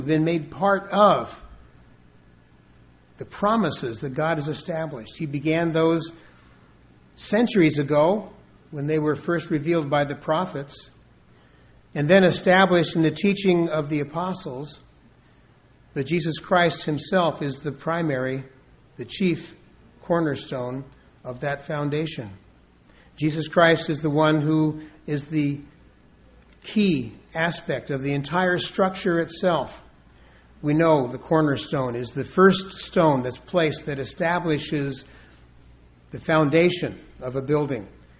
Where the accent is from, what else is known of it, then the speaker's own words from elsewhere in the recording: West Coast, United States; We're all from someplace else. I grew up out in the West Coast, and I've lived in several different cities, my wife and I, different cities and communities along the way.